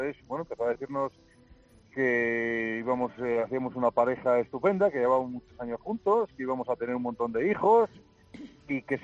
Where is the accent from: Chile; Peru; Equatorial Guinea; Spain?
Spain; Palencia, Castile and León; Yo soy de Palencia